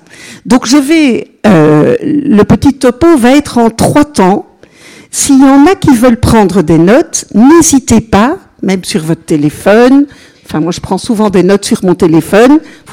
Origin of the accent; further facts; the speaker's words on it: Belgium; accent: Belgian; also born or lived in Lyon; now in Paray-le-Monial, France; Ah, je suis une sœur consacrée de la communauté de l'Emmanuel. J'ai un petit accent qui vient de Belgique. Voilà. Mais j'habite à Paray-le-Monial et j'ai longtemps habité à Lyon. Voilà. Donc, j'ai envie de dire que je suis belgo-française.